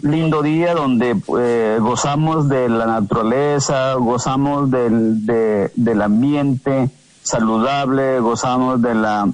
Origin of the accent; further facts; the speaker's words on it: Colombia; donde se refleja la paz de todos nosotros como colombianos.